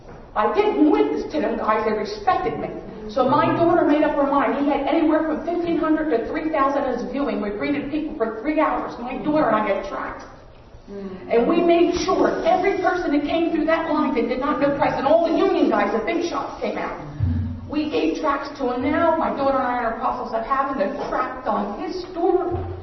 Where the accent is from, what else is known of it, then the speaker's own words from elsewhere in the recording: New Jersey, United States; I'm new here visiting, as I do love your church. I'm from New Jersey.